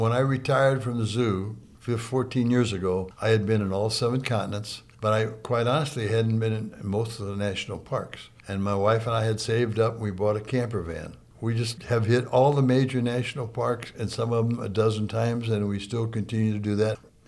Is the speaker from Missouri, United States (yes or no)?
yes; St. Louis, Missouri, United States; I grew up in South St. Louis. My parents were German immigrants, and they loved nature, and they went hiking in the woods a lot.